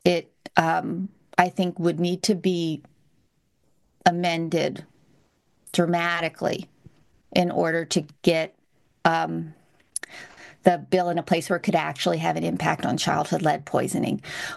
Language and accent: English; Delaware, United States; We're from Delaware.